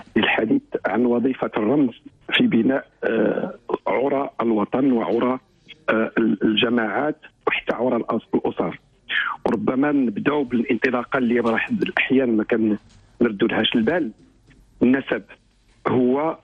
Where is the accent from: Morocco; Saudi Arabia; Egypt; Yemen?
Morocco; احنا مغاربة